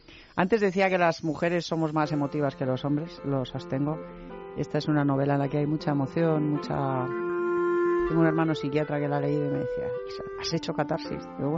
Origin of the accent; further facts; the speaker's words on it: Santiago, Santiago Metropolitan, Chile; born there; Yo nací en Santiago porque mi padre era diplomático, efectivamente.